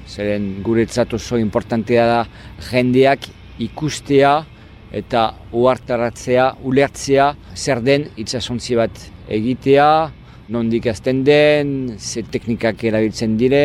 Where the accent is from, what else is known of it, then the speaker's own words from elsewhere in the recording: Lyon, Auvergne-Rhône-Alpes, France; Basque is a second language; now in San Sebastián, Spain; Ni berez Lyonekoa naiz, frantsesa naiz, euskaldun berria. Duela hainbat urte etorri nintzen ona eta gelditu nintzen. Donostin bizi naiz, baina Pasaian egiten dut lana.